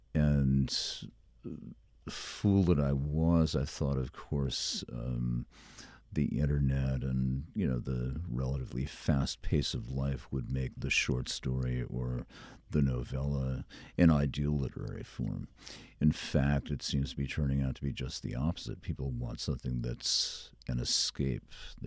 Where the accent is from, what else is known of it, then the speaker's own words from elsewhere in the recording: Connecticut, United States; also born or lived in Granville, United States / Virginia; I grew up in Connecticut. I lived in, I've had a house in Granville, New York for many years, since 1985. I lived for a couple of years in Virginia, but aside from that, it's all been the Northeast.